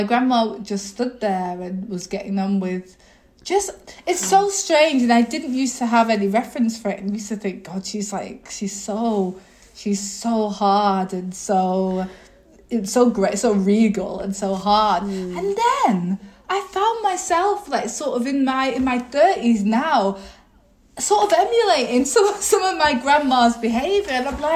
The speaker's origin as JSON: {"language": "English", "region": "England", "country": "United Kingdom", "tie": "born or raised there", "said": "I was brought up in England, you know."}